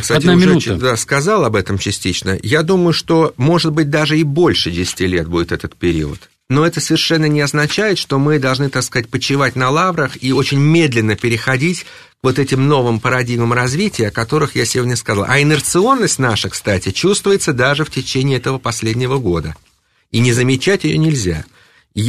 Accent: Russia; Но я бы на этот вопрос ответил, я россиянин

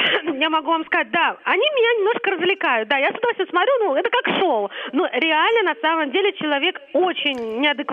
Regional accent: Moscow, Russia; я из Москвы.

